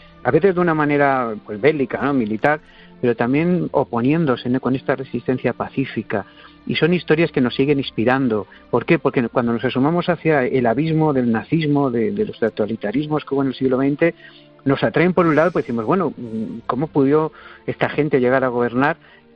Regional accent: Madrid, Community of Madrid, Spain; Como madrileño me sentía muy cercano a ella y siempre que la oía me daba cuenta que vivía en esos barrios tan grises

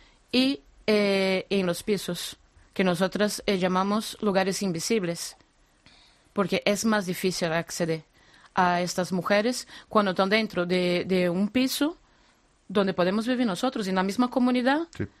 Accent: Brazil; Spanish is a second language; Yo te digo que en mi país, en Brasil, desgraciadamente, la prostitución no es que esté legalizada, está normalizada.

